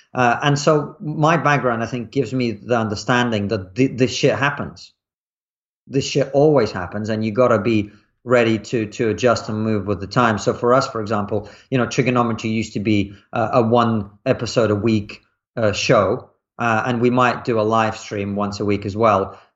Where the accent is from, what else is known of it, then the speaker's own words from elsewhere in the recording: Russia; Well, I grew up in Russia in the 90s, immediately during and after, well, before as well, but before, during, and after the collapse of the Soviet Union.